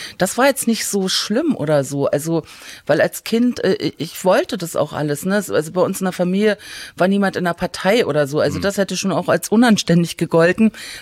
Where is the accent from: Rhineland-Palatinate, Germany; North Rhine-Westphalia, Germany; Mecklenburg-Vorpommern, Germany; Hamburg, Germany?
Mecklenburg-Vorpommern, Germany; Binz; born there; Ja, ich bin 1962 auf der Insel Rügen in Binz geboren